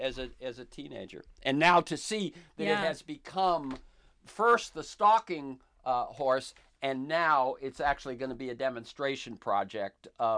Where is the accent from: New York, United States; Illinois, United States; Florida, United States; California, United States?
Florida, United States; I grew up in Florida.